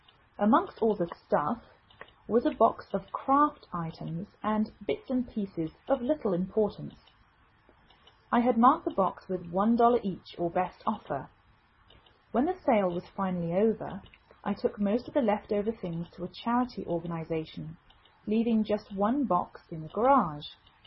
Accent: England, United Kingdom; now in United States

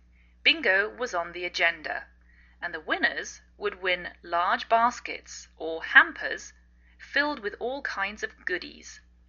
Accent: England, United Kingdom; now in United States

